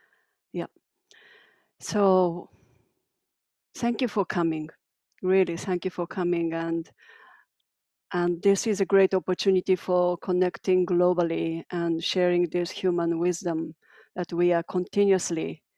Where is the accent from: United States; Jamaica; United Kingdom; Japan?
Japan; as Antonia beautifully presented. I'm from Japan